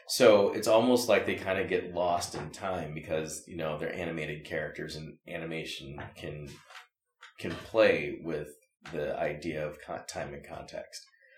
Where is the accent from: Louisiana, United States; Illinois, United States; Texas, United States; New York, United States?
Illinois, United States; And being a black kid growing up in Midwestern Illinois and watching these cartoons over time, you know, what did that do to shape the ways in which I see the world?